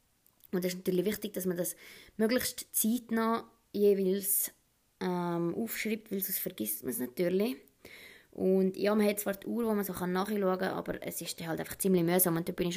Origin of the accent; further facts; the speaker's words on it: Prättigau, Graubünden, Switzerland; now in Lenzerheide, Switzerland; mache Biathlon, bin 22, aufgewachsen in Prättigau und hause jetzt in der Lenzerheide.